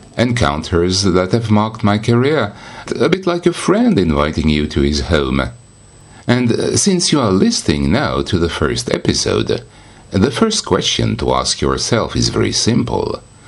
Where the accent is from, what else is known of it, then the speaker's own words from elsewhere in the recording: France; English is a second language; As you will soon realize, English is not my native language. I am French, and I live near the Normandy coast.